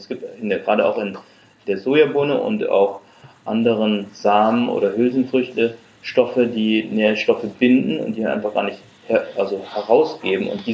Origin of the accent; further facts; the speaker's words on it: Japan; also ich komme halt aus Japan